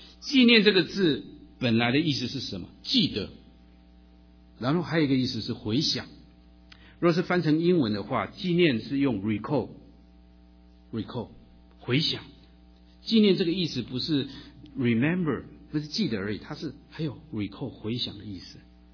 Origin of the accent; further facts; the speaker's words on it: China; 所以今天我们身为中国人，我们可不可以成为犹太人？